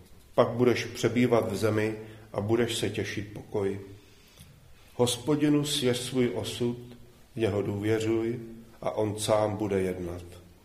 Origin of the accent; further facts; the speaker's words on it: Litomyšl, Pardubice Region, Czechia; born there; já jsem narozený v Litomyšli